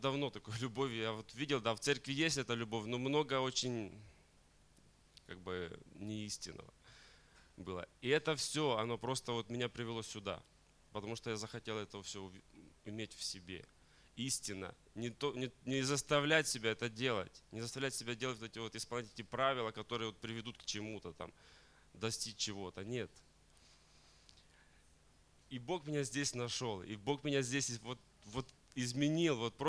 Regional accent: Ukraine; now in Spain; Я живу в Вигересе, Испания. Сам украинец по национальности. Здесь 4 года уже живу с женой.

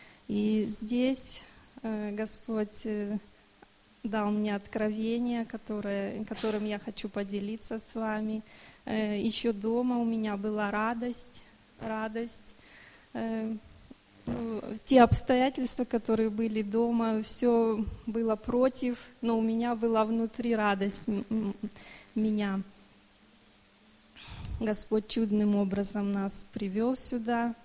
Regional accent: Lahr, Baden-Württemberg, Germany; я из Лара.

